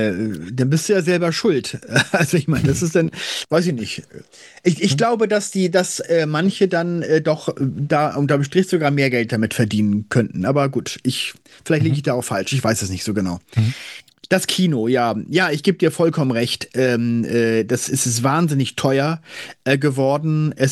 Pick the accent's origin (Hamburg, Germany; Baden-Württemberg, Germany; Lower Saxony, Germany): Hamburg, Germany; die mich natürlich an Scheiß interessiert als Hamburger